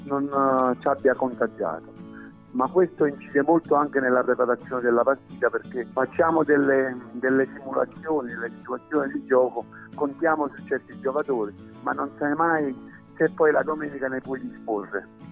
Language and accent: Italian; Sorrento, Campania, Italy; io sono di Sorrento, non potevo dire no a ritornare nella squadra del mio cuore